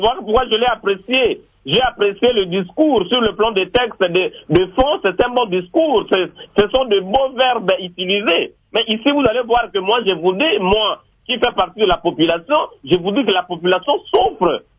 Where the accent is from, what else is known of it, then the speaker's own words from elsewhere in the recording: Équateur, DR Congo; chez moi, à l'Équateur, nous avons 7 territoires. Dans les 7 territoires, aucun tribunal de paix fonctionne.